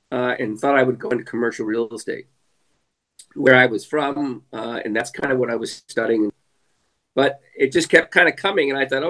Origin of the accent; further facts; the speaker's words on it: Newport Beach, California, United States; Well, I was raised down in Newport Beach, went to University of Southern California.